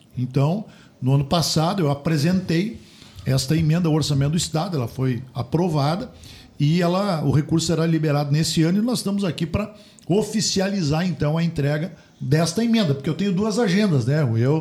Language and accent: Portuguese; Santo Ângelo, Rio Grande do Sul, Brazil; eu sou do interior, eu sou de Santo Ângelo, né? Sou missioneiro, fui prefeito lá